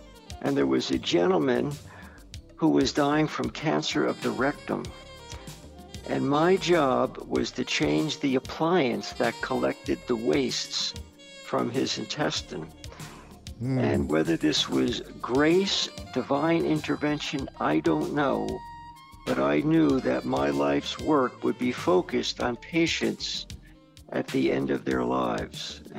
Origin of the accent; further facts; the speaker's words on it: East Coast, United States; I grew up on the East Coast in a bizarre environment.